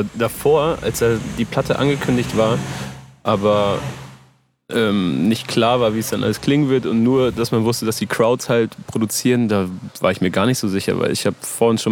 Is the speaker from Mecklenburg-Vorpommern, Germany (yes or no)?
no; Lower Saxony, Germany; ich komme aus der Nähe von Oldenburg